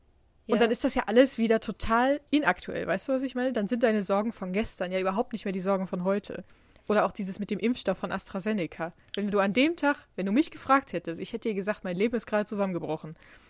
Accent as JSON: {"language": "German", "country": "Germany", "accent": "German", "said": "Mein deutscher Akzent kommt durch."}